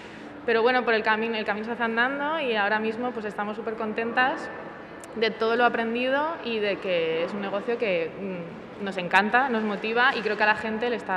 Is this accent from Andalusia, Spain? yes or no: no; Tres Cantos, Community of Madrid, Spain; Y somos de Tres Cantos de toda la vida.